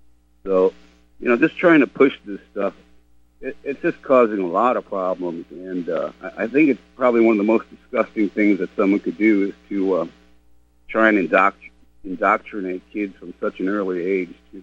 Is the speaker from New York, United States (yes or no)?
yes; New York, United States; I grew up in New York. I wouldn't go into there, a lot of areas.